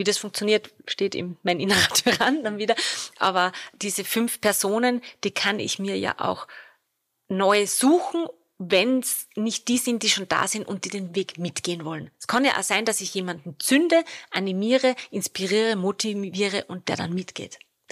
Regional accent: Salzburg, Austria; moved away; also born or lived in Vienna / Lower Austria; Meine Heimatstadt Salzburg damals zu verlassen, um für 16 Jahre nach Wien und Niederösterreich zu gehen.

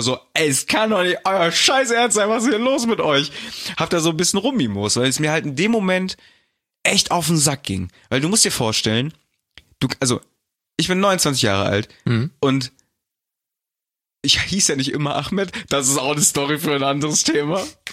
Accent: Düsseldorf, North Rhine-Westphalia, Germany; born there; Nein, ich bin Deutscher, Alter. Ich bin fucking Düsseldorf geboren.

